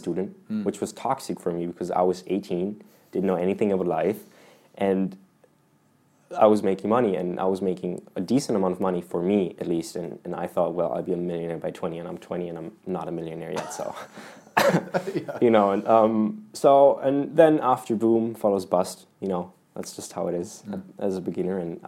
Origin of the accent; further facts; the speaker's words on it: Germany; I'm from Germany.